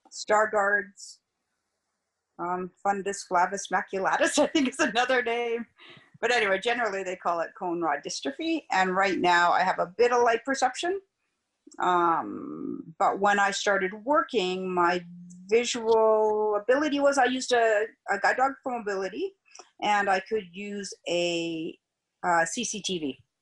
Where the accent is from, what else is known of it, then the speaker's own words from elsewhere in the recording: Vancouver, British Columbia, Canada; I grew up in Vancouver.